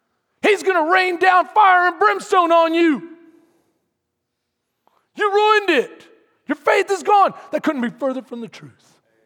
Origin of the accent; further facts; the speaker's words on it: San Antonio, Texas, United States; I was living in San Antonio, Texas. That's where I was born. I was born in Santa Rosa Hospital, San Antonio, Texas.